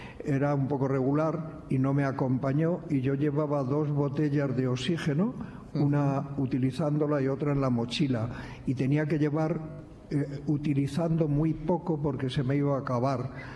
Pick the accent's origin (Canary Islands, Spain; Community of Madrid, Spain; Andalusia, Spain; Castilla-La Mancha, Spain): Community of Madrid, Spain; Madrid; also born or lived in Ávila; Yo nací en Ávila, aunque viví siempre en Madrid